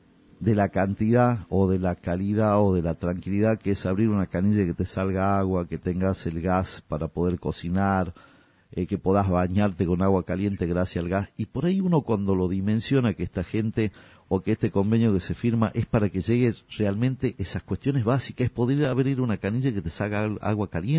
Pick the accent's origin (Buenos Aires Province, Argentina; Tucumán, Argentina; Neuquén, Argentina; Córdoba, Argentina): Tucumán, Argentina; Tafí Viejo; yo durante mucho tiempo, mi infancia la pasé en Tafí Viejo